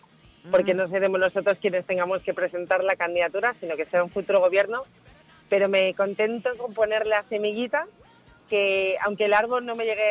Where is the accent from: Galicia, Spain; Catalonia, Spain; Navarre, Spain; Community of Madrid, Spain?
Community of Madrid, Spain; Madrid; Como buena madrileña